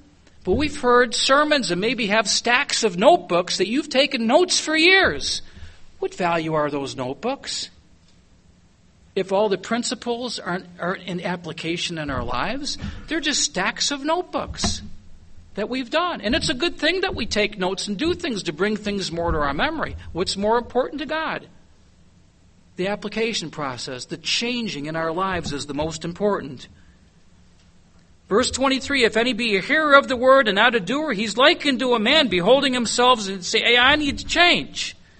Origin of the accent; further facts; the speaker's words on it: Tennessee, United States; I'm from Tennessee, a volunteer.